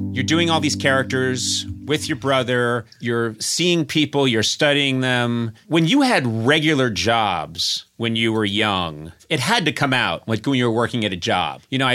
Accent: Brookline, Massachusetts, United States; I grew up in Brookline, Massachusetts, birthplace.

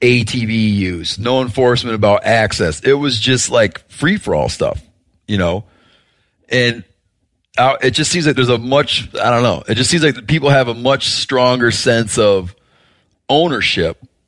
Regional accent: East, United States; And I feel like in areas where I grew up around the East, it was like that awareness wasn't there yet.

